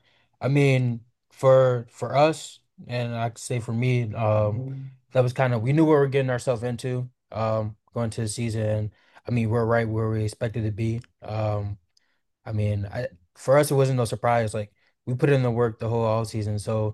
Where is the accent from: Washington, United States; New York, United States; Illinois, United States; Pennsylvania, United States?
Illinois, United States; LaGrange; now in Chicago, United States; So, I mean, I saw like I grew up in LaGrange, but I did some time in Chicago. I live in Chicago too.